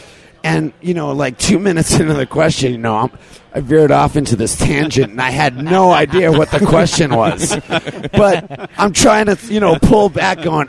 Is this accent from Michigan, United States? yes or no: yes; Detroit, Michigan, United States; I've known Kid, Bob for a long time because I'm from Detroit, you know.